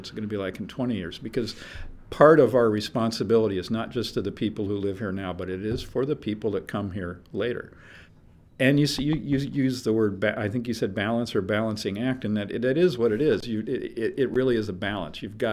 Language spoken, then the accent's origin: English; Seattle, Washington, United States; I grew up in Seattle, and right now I'm living in a small town outside of Seattle